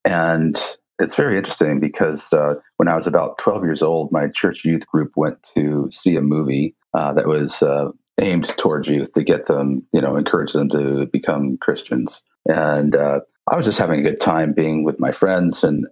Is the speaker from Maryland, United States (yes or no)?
no; Alaska, United States; born there; also born or lived in New Jersey / Virginia / France / Germany; I was conceived in New Jersey and born in Alaska. And from there, my family moved to Virginia on the east coast of the U.S. and then to France, then Germany, then back to Virg